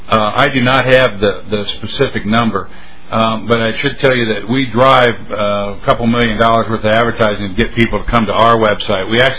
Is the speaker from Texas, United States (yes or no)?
no; Iowa, United States; moved away; I am an escaped Iowan. I grew up in Iowa.